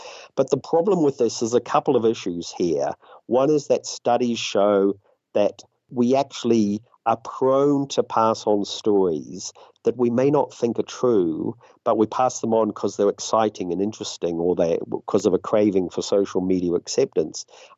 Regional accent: New Zealand; And in my home country of New Zealand

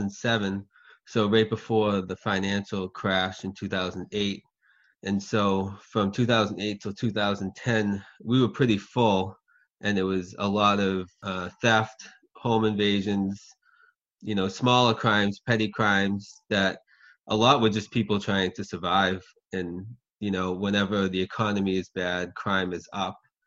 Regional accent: Lowell, Massachusetts, United States; And so I grew up in Lowell, Massachusetts, which is very diverse.

